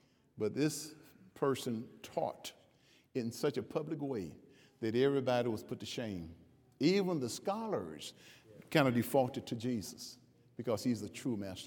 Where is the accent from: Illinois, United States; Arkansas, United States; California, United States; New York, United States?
Illinois, United States; Chicago; I grew up in Chicago.